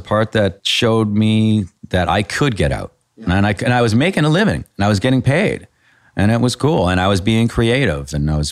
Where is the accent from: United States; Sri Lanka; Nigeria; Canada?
Canada; That's because being Canadian.